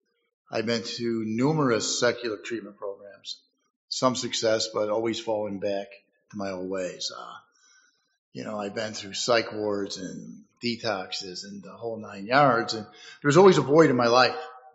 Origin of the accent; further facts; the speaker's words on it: Chicago, Illinois, United States; I'm 59 years old. I'm from Chicago, Illinois. Raised Irish Catholic, good family.